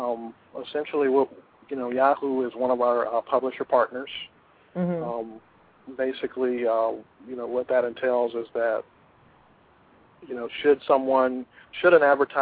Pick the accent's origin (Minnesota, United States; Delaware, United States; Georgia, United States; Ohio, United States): Georgia, United States; Atlanta; Yes, I'm from Atlanta, Georgia.